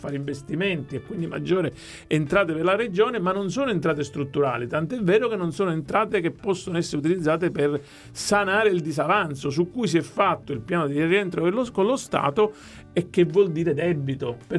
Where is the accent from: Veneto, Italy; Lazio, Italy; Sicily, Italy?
Sicily, Italy; Tra l'altro sono siciliano, non potrei fare altrimenti.